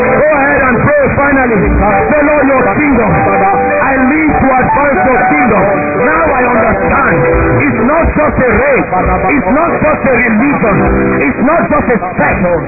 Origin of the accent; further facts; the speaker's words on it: Nigeria; You better be proud of being a Nigerian. We are in prophecy and we are coming.